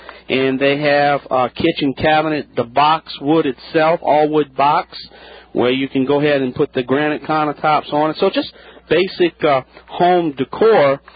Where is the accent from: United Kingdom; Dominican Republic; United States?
United States; New Orleans, Louisiana; … New Orleans born, New Orleans bred.